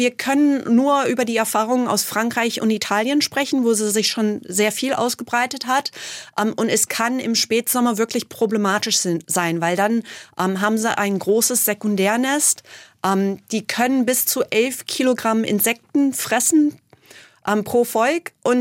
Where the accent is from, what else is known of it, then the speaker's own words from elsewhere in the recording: United States; ich komme aus den USA, wo wir riesen Monokulturen haben. Da kann man eine Stunde fahren und man sieht nur Mais und Soja.